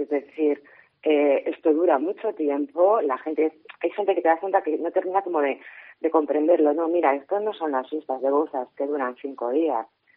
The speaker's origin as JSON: {"language": "Spanish", "town": "Vigo", "region": "Galicia", "country": "Spain", "tie": "born or raised there"}